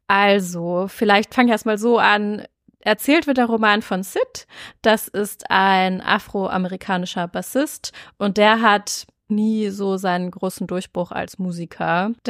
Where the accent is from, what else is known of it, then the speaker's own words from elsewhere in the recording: North Rhine-Westphalia, Germany; Also ich bin am Rand des Ruhrgebiets aufgewachsen und fühle mich meistens, wenn ich Ruhrpott höre, auch zu Hause, sprachlich zu Hause zumindest.